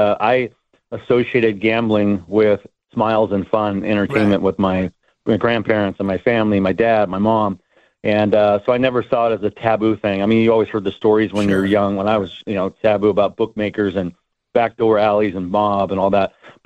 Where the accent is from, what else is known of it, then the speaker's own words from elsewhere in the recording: Cypress, California, United States; I grew up in Cypress, California, which is in Orange County. Basically, middle-class neighborhood